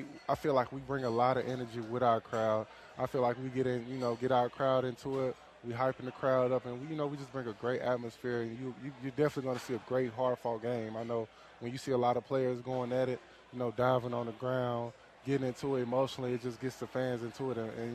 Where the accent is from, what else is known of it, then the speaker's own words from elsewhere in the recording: Memphis, Tennessee, United States; Yeah, that's every Memphis kid's dream. I mean, it's crazy how it is, you know, just growing up and seeing the Calipari era.